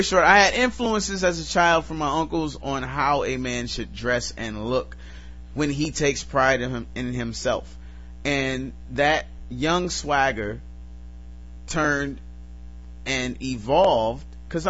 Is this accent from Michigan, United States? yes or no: yes; Detroit, Michigan, United States; I'm not one of the people that say I'm from Detroit. And then, you know, after you talk to me, you find out I'm from like Muskegon or some shit like that. It's not like that. I am actually from Detroit